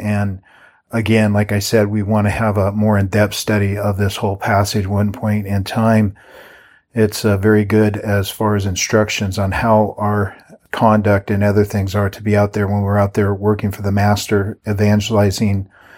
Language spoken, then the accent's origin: English; Seattle, Washington, United States; I'm just a guy that was addicted to heroin for a number of years in my hometown of Seattle.